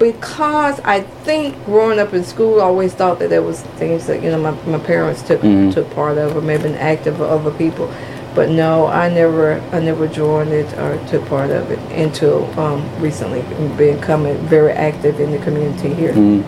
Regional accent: Cobb County, Georgia, United States; We grew up in Cobb County and began to integrate the neighborhoods.

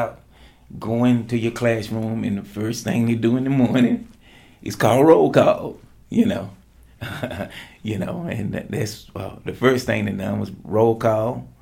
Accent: Marietta, Georgia, United States; I grew up here in Marietta in Cobb County, born and raised here, and was born at Kennestone Hospital.

